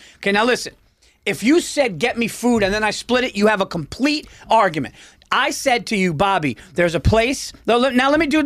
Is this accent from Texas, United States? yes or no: no; New York, United States; I'm definitely a New Yorker.